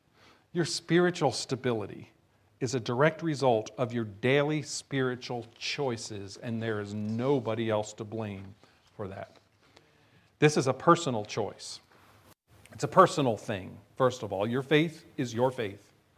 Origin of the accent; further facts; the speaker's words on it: New Jersey, United States; You know, I grew up in New Jersey. It wasn't biscuits at that point. It was bagels, but you understand.